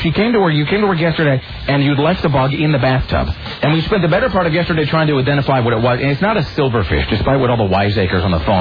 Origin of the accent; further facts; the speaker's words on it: Kennewick, Washington, United States; I grew up in Kennewick, which is sort of a desert